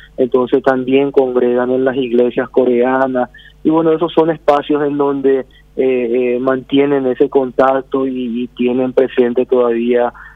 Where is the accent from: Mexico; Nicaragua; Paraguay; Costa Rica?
Paraguay; born there; inmigrantes coreanos, ¿verdad? Pero él le conoció a mamá aquí, no es que vinieron casados. Y bueno, nosotros ya nacimos aquí en el Paraguay.